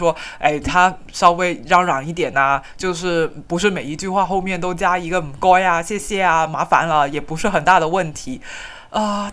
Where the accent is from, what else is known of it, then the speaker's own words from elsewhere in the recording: China; 然后因为我也是大陆来的，我当时就觉得哦，真的好丢人哦，我们大陆人为什么会是这样子